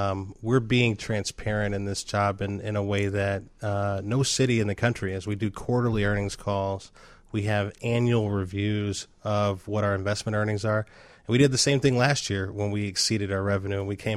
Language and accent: English; Chicago, Illinois, United States; Look, I grew up in the Bronzeville area.